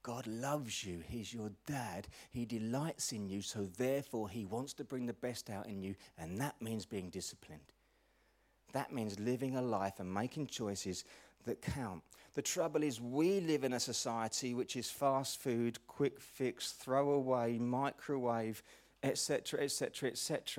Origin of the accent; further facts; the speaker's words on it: Chelmsford, East of England, United Kingdom; born there; And I was born in Chelmsford, so it's my local club.